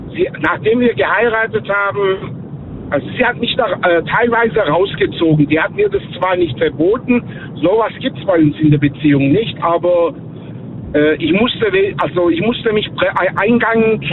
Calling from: Göppingen, Baden-Württemberg, Germany; Ja, ich bin aus Göppingen.

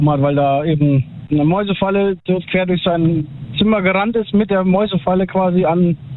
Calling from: Schenkelberg, Rhineland-Palatinate, Germany; Schenkelberg, Westerwald.

